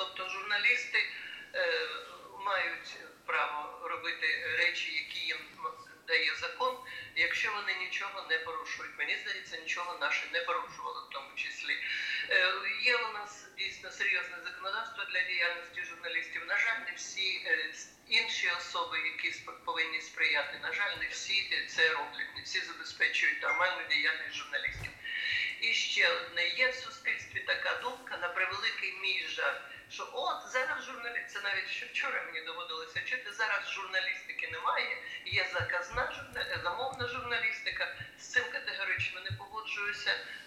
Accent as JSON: {"language": "Ukrainian", "region": "Kherson Oblast", "country": "Ukraine", "tie": "born there", "said": "І я журналіст, яка народилася на Херсонщині"}